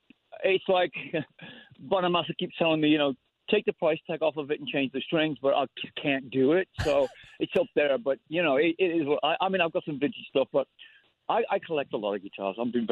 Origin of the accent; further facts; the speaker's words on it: United Kingdom; accent: British; now in United States; I come from a long history of rock and roll musicians from the UK. I've been living in America now 40-plus years, so I'm an American citizen. But you can hear my accent. I've definitely got a British thing happening still.